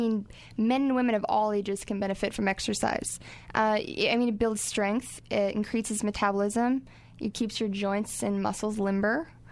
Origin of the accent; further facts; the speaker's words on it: Nova Scotia, Canada; I'm from Nova Scotia, actually, originally.